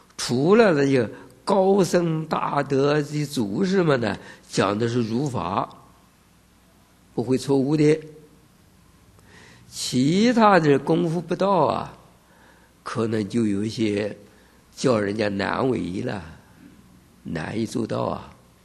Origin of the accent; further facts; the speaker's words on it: China; 我们是中国人